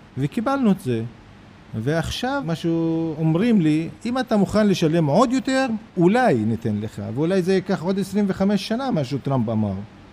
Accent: Palestine; אני בתור פלסטיני, אני לא יכול לחלום פחות יותר.

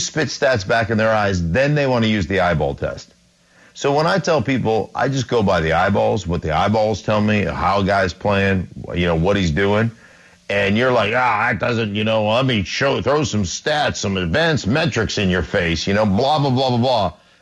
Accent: Alaska, United States; all my life I've been asked, being that I grew up in Alaska, you know, things like, did you live in an igloo?

